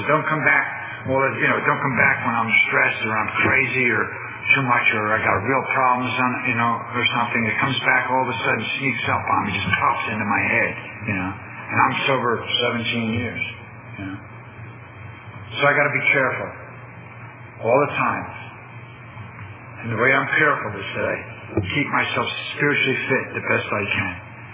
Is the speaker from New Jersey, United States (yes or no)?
yes; New Jersey, United States; I grew up in North New Jersey. I grew up in a big city.